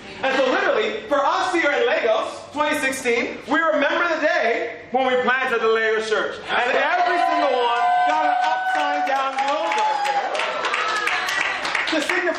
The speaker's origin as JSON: {"language": "English", "town": "New York City", "region": "New York", "country": "United States", "tie": "born there", "said": "I was born in New York, just to help you understand. I was born in New York."}